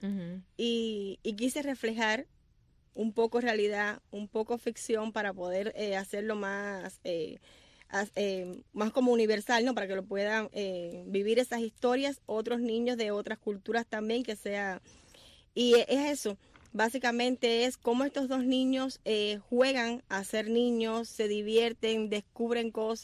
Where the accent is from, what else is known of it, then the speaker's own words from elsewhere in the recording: Cuba; porque yo soy educadora de Cuba